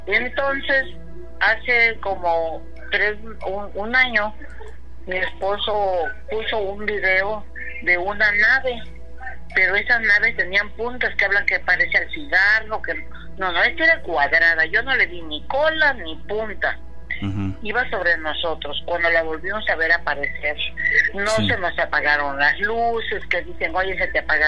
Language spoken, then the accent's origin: Spanish; Guadalajara, Jalisco, Mexico; moved away as an adult; now in Minatitlán, Mexico; yo soy de Guadalajara, pero me casé y me quedé establecida aquí en Minatitlán.